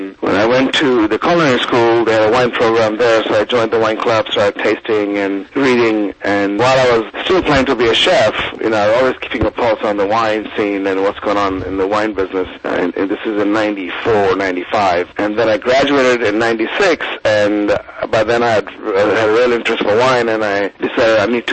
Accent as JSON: {"language": "English", "town": "Kolkata", "region": "West Bengal", "country": "India", "tie": "born or raised there", "moved": "as an adult", "lives_now": "United States", "said": "I grew up in Calcutta. I went to school there. Then I moved down to the south of India to go to hotel school. And then from there, I came to the U.S."}